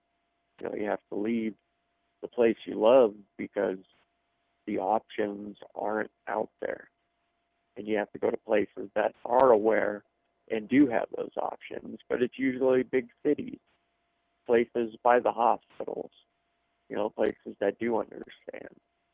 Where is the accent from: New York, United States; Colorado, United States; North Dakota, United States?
Colorado, United States; Gypsum; I grew up in Gypsum. I've been in Glenwood Springs probably about 9 years.